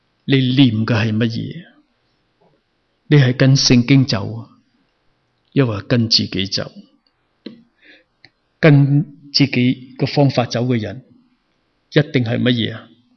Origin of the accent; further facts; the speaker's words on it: China; now in United States; 我相信我们坐这树没有一个人以我们中国人为耻的